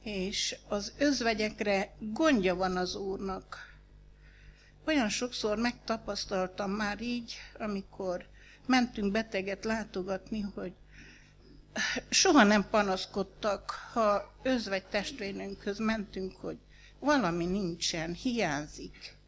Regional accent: Sarmaság, Sălaj, Romania; mikor mi otthon, Sarmaságon laktunk, nem volt nagy fiatalság, ketten voltunk, a húgom is már oda nőtt

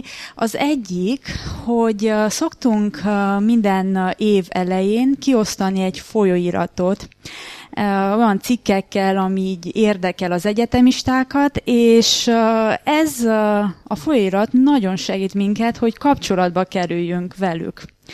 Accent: Cluj-Napoca, Cluj County, Romania; ahogy a testvér is mondta, és Kolozsvárról jöttem

